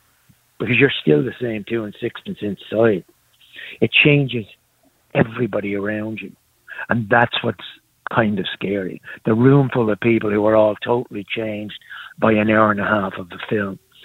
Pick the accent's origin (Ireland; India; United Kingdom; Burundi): Ireland; now in United States; First of all, I came from Ireland, and you never, ever, ever had a moment in Ireland where you thought, is that an earthquake?